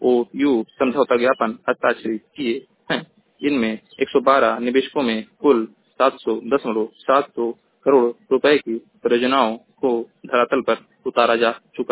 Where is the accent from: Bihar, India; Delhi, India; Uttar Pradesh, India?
Uttar Pradesh, India; Maharajganj; मैं जिला महाराजगंज का निवासी हूँ।